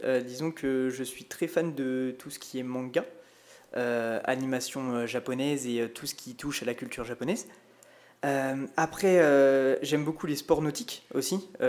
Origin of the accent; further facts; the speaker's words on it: La Tranche-sur-Mer, Pays de la Loire, France; moi, je suis originaire de Vendée, à la base. Je suis originaire de pas très loin d'ici, je suis originaire de La Tranche-sur-Mer.